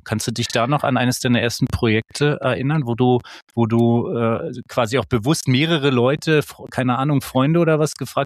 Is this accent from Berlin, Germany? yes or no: yes; Berlin, Germany; ich bin ja aus Friedrichshagen, sozusagen Köpenick